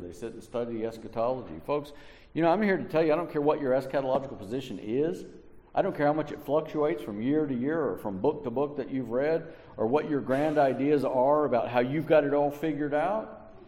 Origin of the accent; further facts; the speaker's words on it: New Braunfels, Texas, United States; I tell people, I'm from New Braunfels. Oh yeah, where's that? Well, it's near San Antonio.